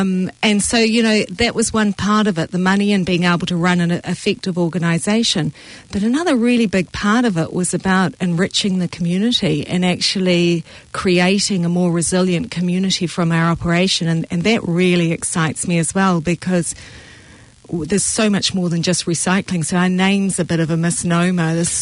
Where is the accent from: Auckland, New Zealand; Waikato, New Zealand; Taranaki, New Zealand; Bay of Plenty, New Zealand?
Waikato, New Zealand; Hamilton; I grew up in Hamilton, sort of most of my teenage years, and we had a place out in Raglan.